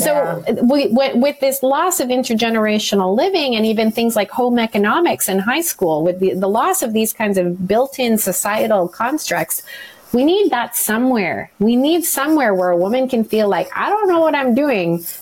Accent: Philippines; I'm Filipino.

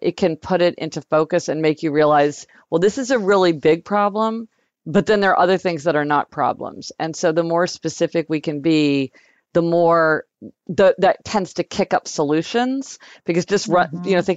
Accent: Kansas City, United States; born or raised there

